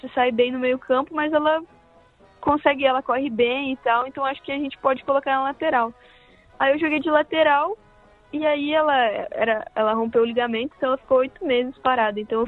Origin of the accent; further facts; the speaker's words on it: Brazil; moved away; Foi a primeira vez que eu saí do Brasil.